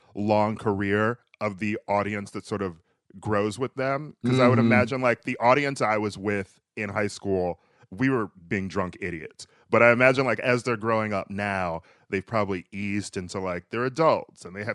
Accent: Milwaukee, Wisconsin, United States; I'm from Milwaukee. And we had Summerfest there, of course.

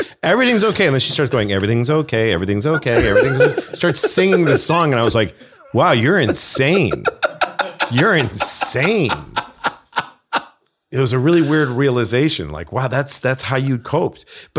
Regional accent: United States; I'm very American.

